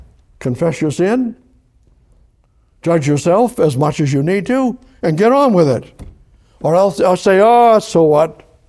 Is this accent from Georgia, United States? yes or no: no; Boston, Massachusetts, United States; I was raised in Boston, North End, mafia. That was the safest place in Boston.